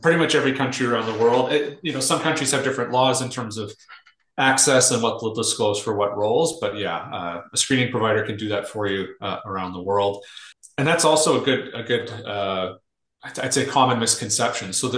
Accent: Canada; And so there's that false assumption as a Canadian that if you get a certificate with the Ottawa Police Service crest on there, you can have confidence

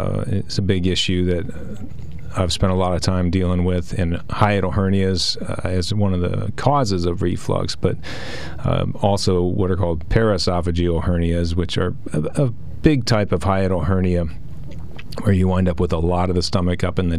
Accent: Indiana, United States; I'm from Indiana, not Indiana, Pennsylvania, but Indiana, the state.

